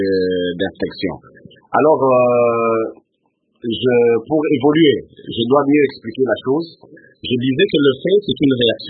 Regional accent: Kananga, Kasaï-Central, DR Congo; born there; Moi, je suis né à Kananga, je ne peux que le saluer, je suis content comme ça.

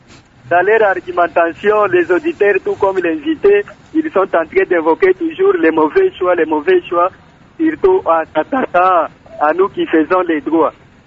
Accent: DR Congo; nous sommes minimisés aujourd'hui ici chez nous en RDC.

